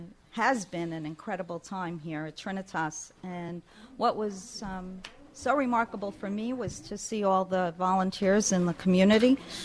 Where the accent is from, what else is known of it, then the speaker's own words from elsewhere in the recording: Brooklyn, New York, United States; now in Staten Island, United States; Brooklyn, New York. Brooklyn in the house.